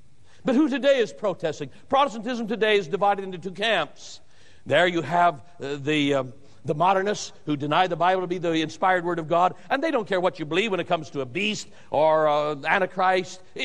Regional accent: Idaho, United States; And besides that, I was from Idaho.

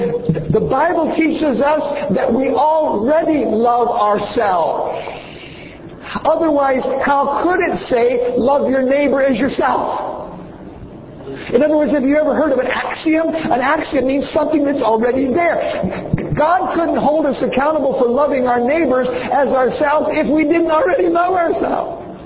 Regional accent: United States; remember, I come from the States.

